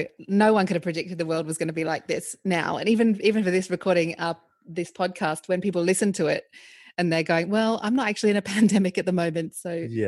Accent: Australia; I'm from Australia

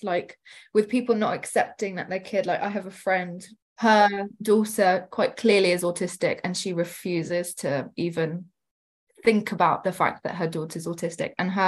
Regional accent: Kosovo; English is a second language; I come from Kosovo. It's like Eastern European country

